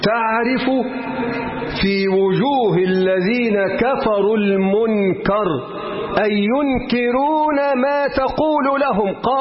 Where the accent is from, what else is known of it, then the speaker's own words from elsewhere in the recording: Egypt; اللهم اجعل بلدنا مصر بلد أمن وأمان ورخاء واستقرار.